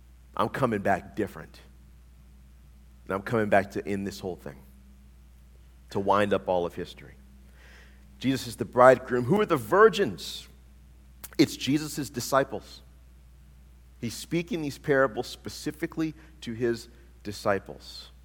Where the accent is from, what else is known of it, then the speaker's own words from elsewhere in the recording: the South, United States; Forgot where I lived. I'm sorry. I'm a Southerner, right? So many of us in the Pacific Northwest are familiar with kerosene lamps and things like that.